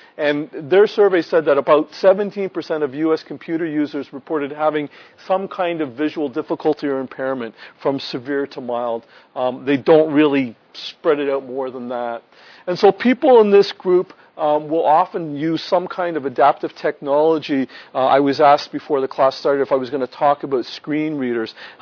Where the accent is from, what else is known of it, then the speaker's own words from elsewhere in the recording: Canada; and yes, I'm Canadian, and we won the hockey game, yay.